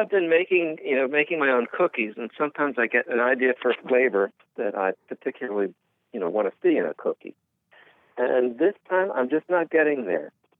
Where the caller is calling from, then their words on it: Pennsylvania, United States; I'm calling from, well, I'm near Philadelphia right now.